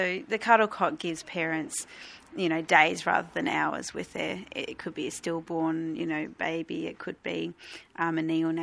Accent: Nicholson, Victoria, Australia; I'm from Nicholson in Victoria, Gippsland.

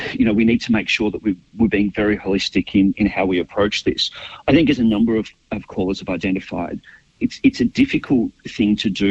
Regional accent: Mansfield, Victoria, Australia; also born or lived in Tatura; I grew up in Mansfield and then a small place called Tatura just out of Shepparton.

